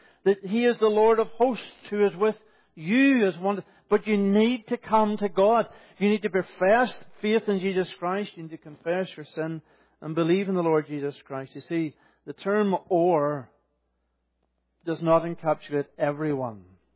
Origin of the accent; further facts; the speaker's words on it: Northern Ireland, United Kingdom; I grew up in Northern Ireland, on the north coast of Northern Ireland, and the Atlantic coast.